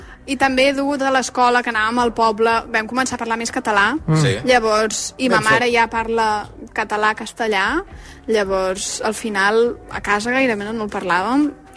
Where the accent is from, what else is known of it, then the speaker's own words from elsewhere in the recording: Guardiola de Font-rubí, Catalonia, Spain; also born or lived in Belgium; Jo vaig néixer a Bèlgica i després, quan tenia 10 dies, vaig volar amb l'avió cap a Catalunya.